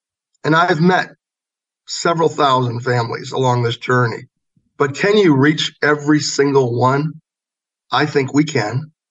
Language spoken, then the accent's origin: English; Virginia, United States; And I'm from Virginia, so I approached the government of Virginia first.